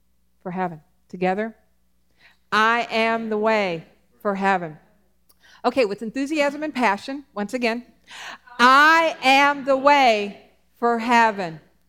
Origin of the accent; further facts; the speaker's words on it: Wisconsin, United States; back when there weren't like a lot of street lights and those dark country roads when I grew up in Wisconsin, that there and hills, and it was hilly